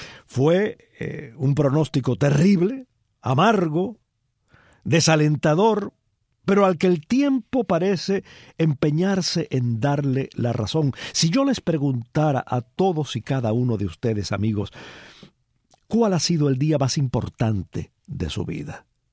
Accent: Cuba; moved away; abandonar Cuba era, y quizás siga siendo para algunos cubanos, era una experiencia traumática, una experiencia definitoria y por entonces definitiva.

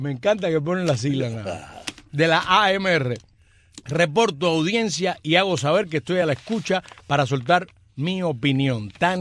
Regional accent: Sancti Spíritus, Cuba; como cubano emprendedor, tengo mi pequeño negocio en el poblado de Guayos, Santi Espíritu, donde tengo mi modesta barbería.

